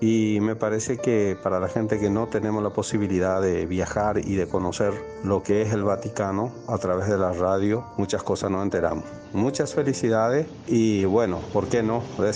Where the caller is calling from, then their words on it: J. Augusto Saldívar, Central, Paraguay; para nosotros que vivimos en esta parte del mundo, que mucha gente conoce como América Latina, exactamente Paraguay